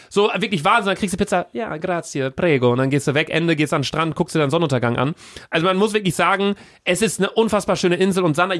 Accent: Cologne, North Rhine-Westphalia, Germany; Also ich halt als Kölner

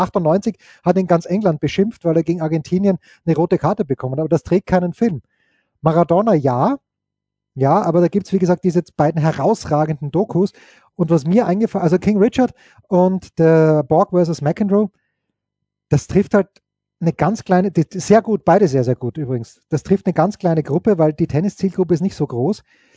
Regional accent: Styria, Austria; Ja, ich bin Steirer und die schönen Ecken in Niederösterreich, ich habe sie noch nicht gefunden.

